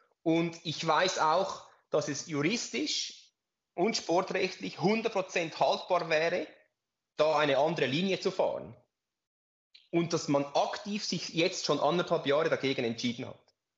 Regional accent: Switzerland; als Schweizer ist man ja ein bisschen neutral

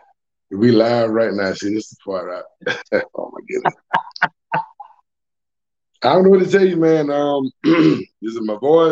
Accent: Bowman, South Carolina, United States; Born and raised in Bowman. My mother, she's from Atlanta. They actually moved back. They moved to South Carolina back in the early 80s, like 81 or so.

